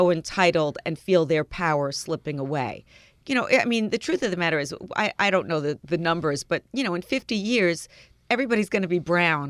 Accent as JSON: {"language": "English", "town": "Mount Vernon", "region": "New York", "country": "United States", "tie": "born or raised there", "said": "Where I grew up in Mount Vernon, New York, my older sister took me to Planned Parenthood."}